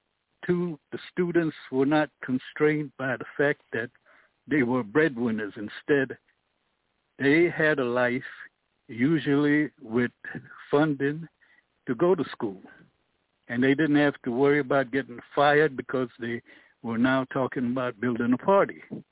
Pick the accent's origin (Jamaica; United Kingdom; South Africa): Jamaica; now in United States; I came here from Jamaica in the 1960s.